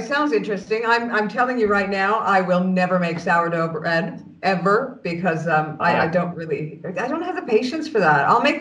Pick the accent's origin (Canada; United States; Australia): Canada; I'm being Canadian.